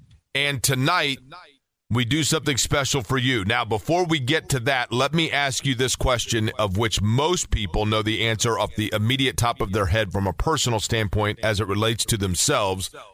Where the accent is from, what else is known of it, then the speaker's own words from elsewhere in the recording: Indianapolis, Indiana, United States; Of course, I grew up in Indianapolis, so I have a huge advantage and blessing in that regard.